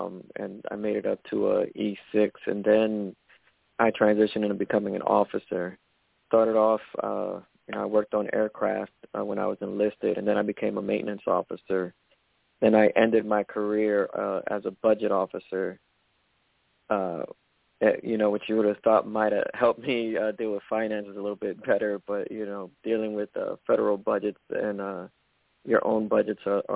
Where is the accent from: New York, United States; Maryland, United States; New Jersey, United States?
New Jersey, United States; Atlantic City; Yeah, so I'm originally from the Atlantic City area.